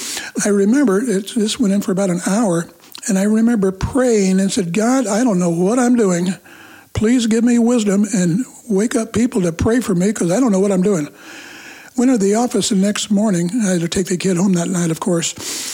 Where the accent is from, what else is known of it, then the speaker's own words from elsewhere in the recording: Kansas City, Missouri, United States; I became a believer at age 17 through Youth for Christ back in my hometown of Kansas City.